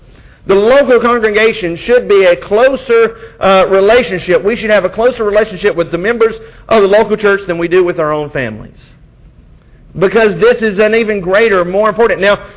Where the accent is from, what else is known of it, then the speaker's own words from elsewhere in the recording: the South, United States; Growing up in the South, I've witnessed just way too often congregations that have split